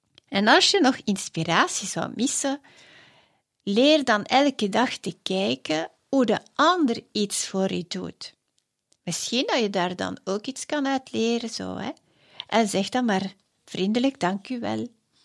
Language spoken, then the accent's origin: Dutch; Belgium; Ginder in Frankrijk. Heel alleen als Belgische.